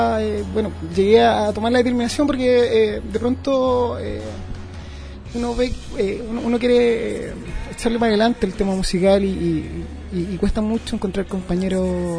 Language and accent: Spanish; Talagante, Santiago Metropolitan Region, Chile; tuve mi banda más popular en el ambiente talagantino. Soy de Talagante.